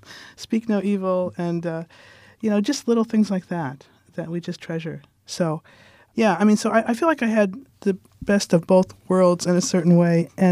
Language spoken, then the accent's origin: English; Chicago, Illinois, United States; I was born in Chicago quite a long time ago, in the middle of the last century. And, I grew up in the city, but my mother was from a small town in Illinois, so I would spend a lot of my summers down there with my very old grandparents